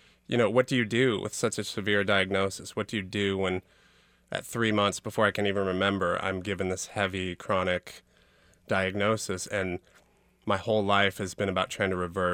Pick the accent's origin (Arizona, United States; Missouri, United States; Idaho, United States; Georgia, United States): Missouri, United States; Florissant; I grew up in Florissant, right, 5 blocks from Ferguson, and everybody played basketball